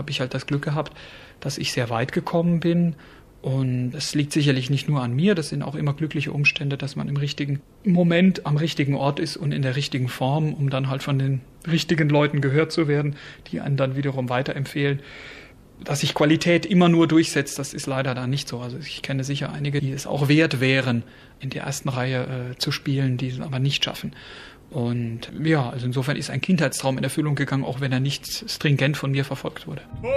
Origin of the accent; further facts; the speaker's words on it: Germany; als Deutscher müsste man ja annehmen, nachdem das die meisten Opernhäuser der Welt ja doch in Deutschland stehen, dass man hier kontinuierlich immer weiter nach oben kommt.